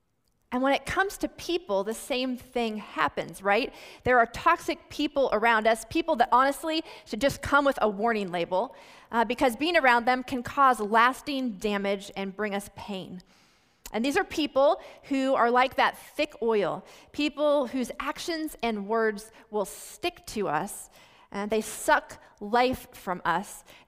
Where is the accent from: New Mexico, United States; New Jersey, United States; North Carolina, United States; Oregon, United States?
Oregon, United States; When I was in the ninth grade, I was in high school growing up on the Oregon coast